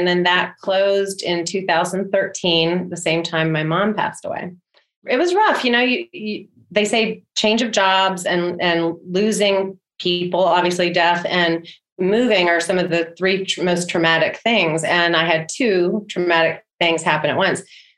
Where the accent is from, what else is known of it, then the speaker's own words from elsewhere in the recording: Virginia, United States; Now, I grew up in Virginia. I had grown up with Southern Living Magazine on my grandmother's coffee table.